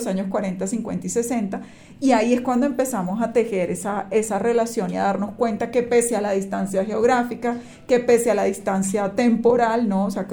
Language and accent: Spanish; Colombia; nosotras somos mujeres colombianas